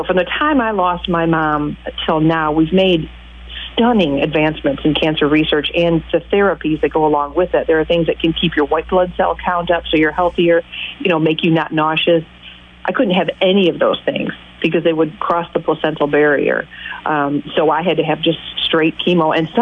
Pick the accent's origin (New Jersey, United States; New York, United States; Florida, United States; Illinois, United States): Illinois, United States; Chicago; now in Atlanta, United States; I am not. I am from Chicago.